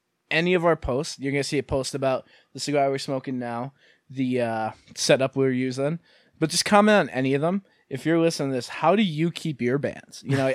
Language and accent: English; Scranton, Pennsylvania, United States; We're from Scranton, PA, and Labor Day weekend is traditionally, in a non-pandemic world, the Italian festival.